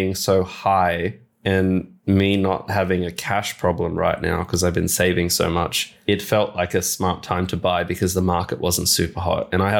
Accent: New South Wales, Australia; my home state of New South Wales.

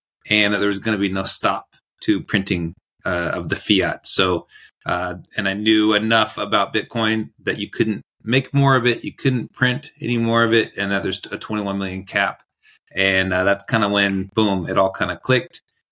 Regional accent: California, United States; And currently I'm living back in California. I'm from California. So I'm back home now, working out here.

